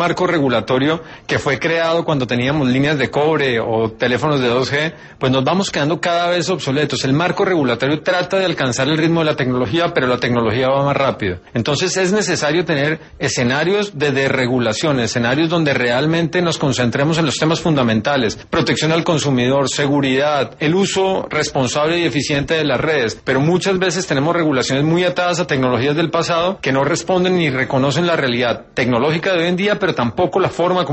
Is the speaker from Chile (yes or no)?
no; Colombia; Yo creo que es algo que tenemos que hacer como sociedad y particularmente nosotros como colombianos.